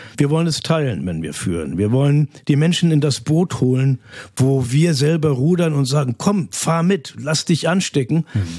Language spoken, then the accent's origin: German; Kiel, Schleswig-Holstein, Germany; born there; Ich komme ursprünglich aus Kiel. Ich bin in Kiel in Schleswig-Holstein geboren. Meine Eltern waren allerdings, meine Mutter aus Schleswig-Holstein, aber mein Vater war aus Siebenbürgen.